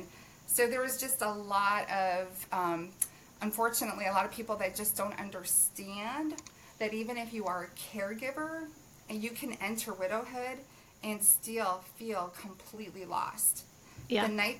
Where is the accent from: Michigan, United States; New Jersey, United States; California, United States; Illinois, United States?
Illinois, United States; Chicago; moved away as an adult; So I'm originally actually from Chicago.